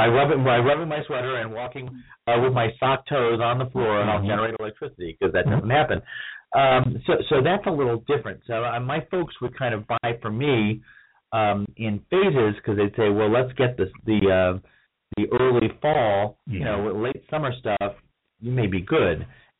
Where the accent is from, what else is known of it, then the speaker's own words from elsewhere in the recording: Chicago, Illinois, United States; also born or lived in Columbus, Ohio; now in Texas, United States; my kids here in Texas, I grew up in Chicago and also in Columbus, Ohio, but we've had seasons.